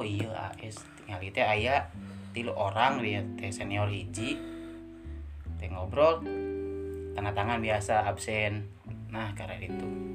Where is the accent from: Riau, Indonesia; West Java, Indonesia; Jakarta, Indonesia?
West Java, Indonesia; Kepu; Asal rumah itu dari kecil di Desa Kepu, Kecamatan Lemasugi, Kabupaten Majalengka tepatnya.